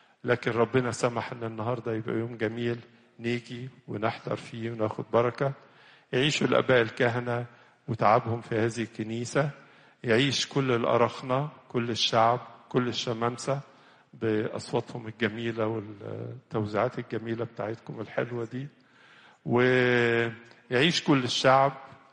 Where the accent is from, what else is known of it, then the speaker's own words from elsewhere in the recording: Egypt; كلنا كمصريين فرحانين ببلادنا وبأرضنا وبكنايسنا وبجوامعنا